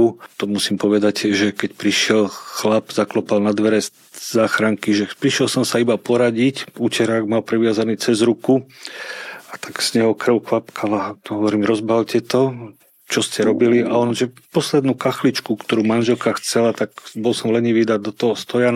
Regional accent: Bratislava, Bratislava Region, Slovakia; Áno, som Bratislavčan.

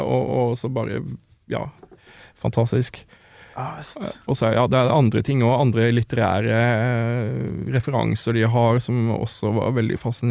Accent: Southern Norway, Norway; jeg vokste opp på Sørlandet, ikke sant?

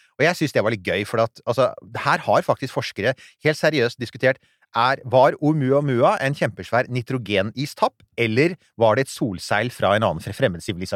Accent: Rykkinn, Akershus, Norway; sånn der jeg vokste opp på Rykken. Det var liksom mer å kline til hverandre eller sånt. Så, ja, det var en røft plass.

